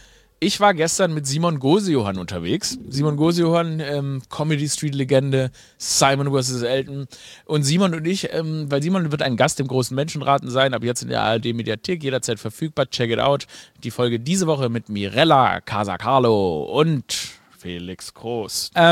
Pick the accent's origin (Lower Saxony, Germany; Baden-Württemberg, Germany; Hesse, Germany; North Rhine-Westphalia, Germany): Baden-Württemberg, Germany; Stuttgart; Ich bin in Stuttgart aufgewachsen